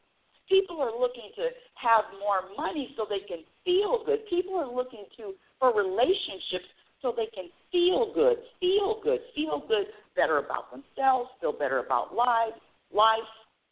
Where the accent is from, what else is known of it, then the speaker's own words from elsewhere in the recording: California, United States; I'm from California, so I know that there's rioting in L.A.